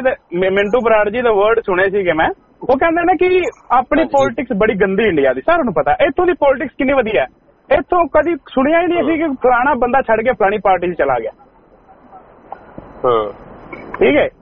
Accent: Haryana, India; moved away; ਮੈਂ ਹਰਿਆਣੇ ਤੋਂ ਬਿਲੋਂਗ ਕਰਨਾ ਪੰਜਾਬ ਤੋਂ ਨਹੀਂ ਬਿਲੋਂਗ ਕਰਦਾ

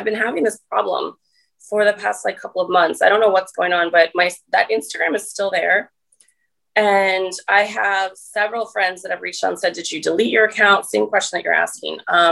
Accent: Cape May, New Jersey, United States; even the one I'm from. You know, I'm from Cape May and they're still on lockdown, the same thing.

